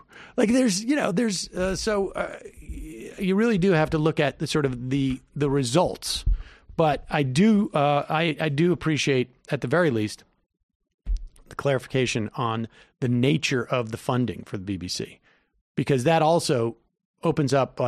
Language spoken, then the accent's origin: English; United States; because we're American and we don't use such big words as malice or ignorance.